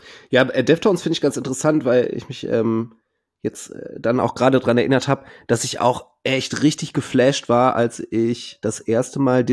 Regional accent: North Rhine-Westphalia, Germany; die anderen haben aber so richtig auf die Schnauze Metalcore gemacht oder so Bollo-Hardcore bei uns im Pott irgendwie viel.

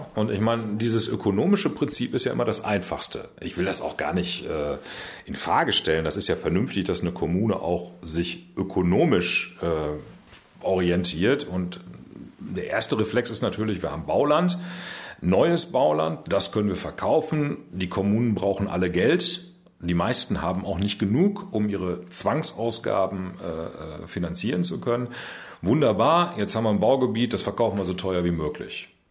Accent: Münster, North Rhine-Westphalia, Germany; Ich darf demnächst das Presseamt meiner Heimatstadt leiten in Münster, die für mich schönste Stadt in Nordrhein-Westfalen.

